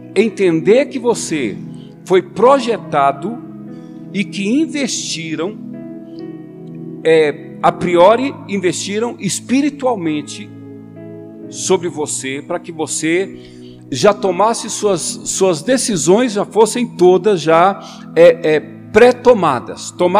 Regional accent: Goiás, Brazil; Goiás, onde eu cresci ali, Brasília, não é um estado, é um distrito federal, mas onde eu cresci, no Goiás, Minas Gerais

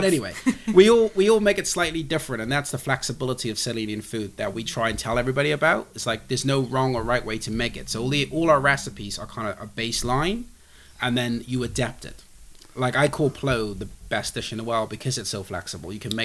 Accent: Jamestown, Saint Helena, St. Helena; now in United Kingdom; Well, we're both from St. Helena. I'm from Jamestown

